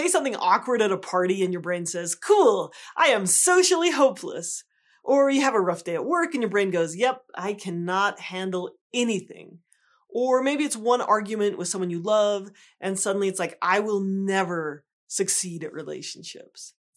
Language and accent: English; Rocky Mountains, United States; Now, I grew up in the Rocky Mountains, and I spent a lot of time outdoors, so I was really aware of rattlesnakes.